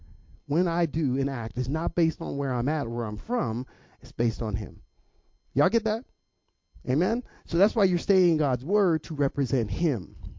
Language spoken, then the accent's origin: English; Pittsburgh, Pennsylvania, United States; also born or lived in Philadelphia; I told you I'm from Pittsburgh, and when I came and I lived in Philly for a while, so I stopped calling soda pop. In Pittsburgh, we call it pop.